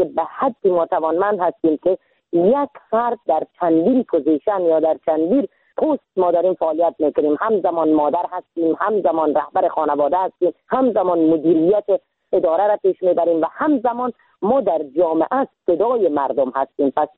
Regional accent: Iran; moved away as an adult; now in Afghanistan; ما در سال 1364 در کشور ایران به دنیا آمدم

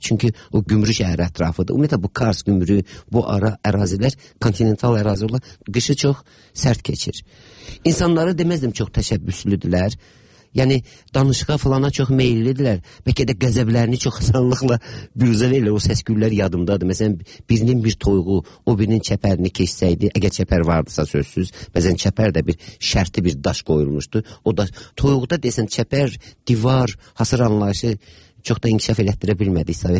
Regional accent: Baku, Azerbaijan; Və mən çox uşaq yaşlarından Bakıda böyümüşəm. Belə hesab eləyək ki, mən bir yuxusunda haranı görürsə oralıdır, mən yuxumda Bakını görürəm.

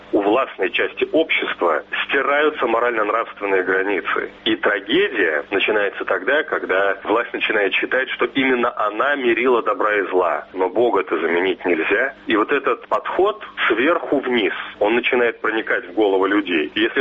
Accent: Belarus; мы, белорусы

